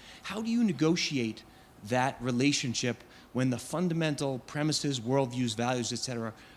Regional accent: New York, United States; I'm from New York, so I can just yell.

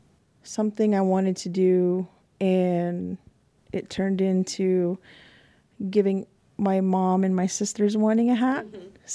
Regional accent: Fort Defiance, Arizona, United States; So I was born in Arizona, in Fort Defiance, Arizona, on a Navajo Reservation. But my mom's family is originally from Pruitt, New Mexico. I went to school in Arizona

